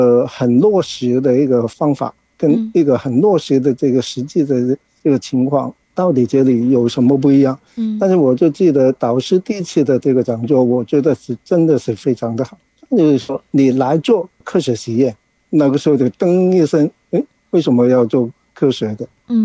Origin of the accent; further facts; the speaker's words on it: Hong Kong; 大家好，我是来自香港的